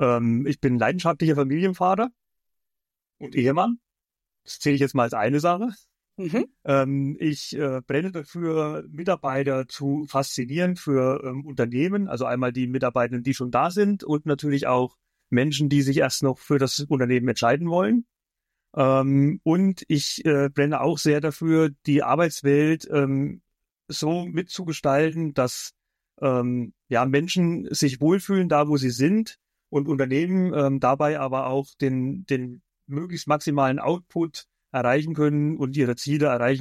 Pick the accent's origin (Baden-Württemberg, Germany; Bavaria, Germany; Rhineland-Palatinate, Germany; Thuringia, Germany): Thuringia, Germany; Ich bin aus Thüringen, genau, ja. Der Mitte von, also ganz in der Mitte von Deutschland.